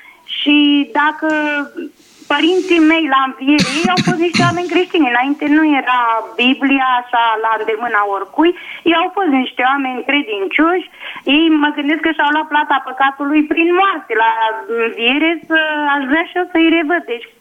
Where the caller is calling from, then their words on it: Craiova, Dolj, Romania; din Craiova.